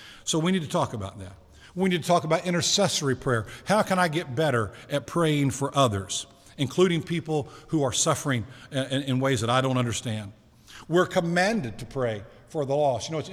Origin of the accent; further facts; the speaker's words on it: Eastern Shore, United States; I grew up on the Eastern Shore where they grew peanuts.